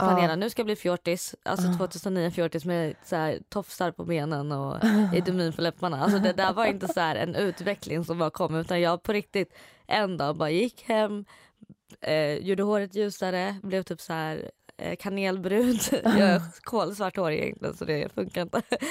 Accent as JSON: {"language": "Swedish", "town": "Gothenburg", "region": "Västra Götaland County", "country": "Sweden", "tie": "born or raised there", "lives_now": "Stockholm, Sweden", "said": "I januari, från Göteborg."}